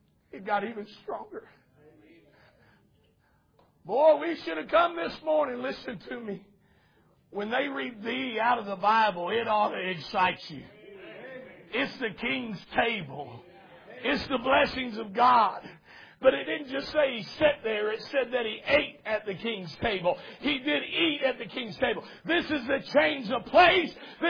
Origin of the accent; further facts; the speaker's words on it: West Fork, Arkansas, United States; And I'm sitting here from West Fork, Arkansas, as Clark likes to call it, Rooster Pooed, Arkansas.